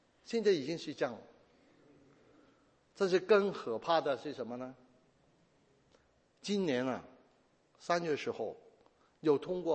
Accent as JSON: {"language": "Chinese", "town": "Chaozhou", "region": "Guangdong", "country": "China", "said": "我就有，我是潮州人，他们最脏的话是潮州用潮州话讲出来的"}